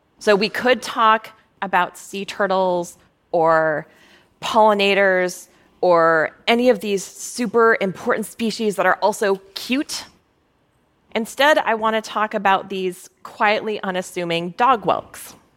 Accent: Minnesota, United States; But when I was growing up in Minnesota, one of my favorite things to do on a summer evening was grab my old Raggedy Ann sleeping bag

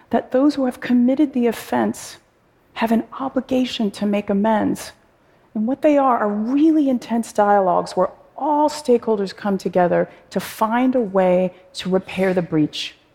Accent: Oakland, California, United States; a program in a high school in my hometown of Oakland.

